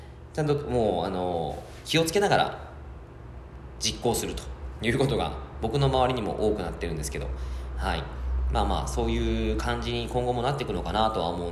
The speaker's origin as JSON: {"language": "Japanese", "region": "Yamagata", "country": "Japan", "lives_now": "Fukuoka, Japan", "said": "僕の山形出身なんで、うわめんどくせえと思っちゃうんですよね"}